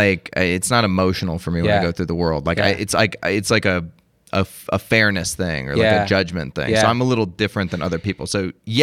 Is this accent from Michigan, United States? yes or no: no; Las Vegas, Nevada, United States; But until I say I'm from Las Vegas, it's just like